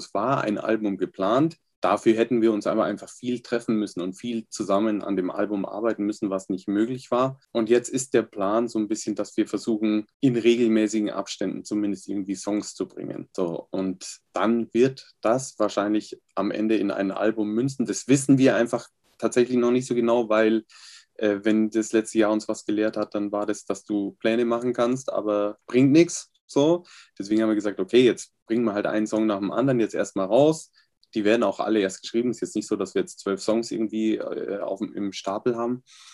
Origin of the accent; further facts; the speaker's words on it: Regensburg, Bavaria, Germany; zwar nie in Regensburg gewohnt, aber ich war zumindest für Musikleistungskurs vom Müller-Gymnasium in Regensburg. Also ich komme aus der Ecke.